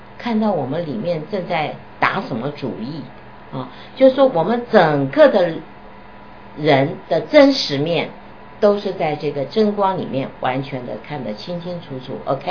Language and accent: Chinese; Hunan, China; 因为我是湖南人啊、哦